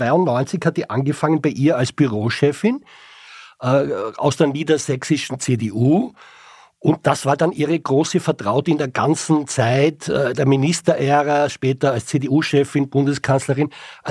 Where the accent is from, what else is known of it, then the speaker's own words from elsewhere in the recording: Austria; aber auch bei uns in Österreich